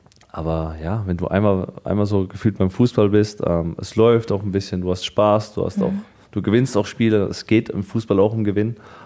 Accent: Frankfurt, Hesse, Germany; born there; Ich bin ja gebürtiger Frankfurter.

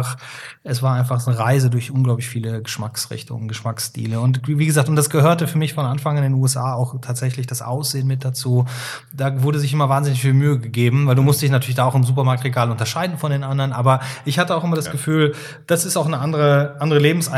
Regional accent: Cologne, North Rhine-Westphalia, Germany; Als Kölner war das so.

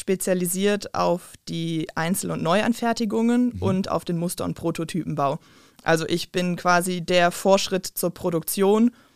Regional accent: Langenfeld, North Rhine-Westphalia, Germany; Ja, gebürtig komme ich aus Langenfeld. Das ist in Nordrhein-Westfalen genau auf der Hälfte von Köln und Düsseldorf gelegen. Und ich bin damals eben für die Ausbildung umgezogen.

